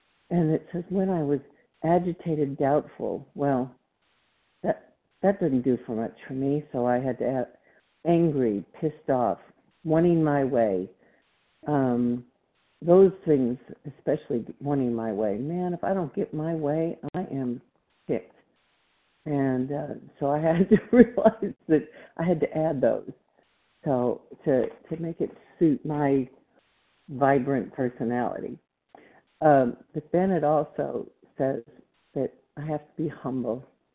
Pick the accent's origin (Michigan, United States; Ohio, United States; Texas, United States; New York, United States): Texas, United States; Plano; I'm from Plano, Texas.